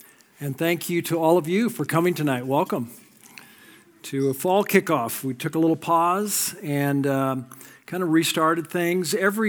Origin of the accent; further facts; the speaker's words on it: Napa, California, United States; I grew up in Napa, California. Grew up on a ranch in Napa.